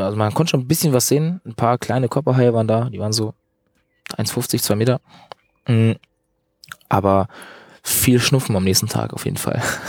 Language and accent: German; Northern Germany, Germany; Ich komme irgendwie aus dem Norden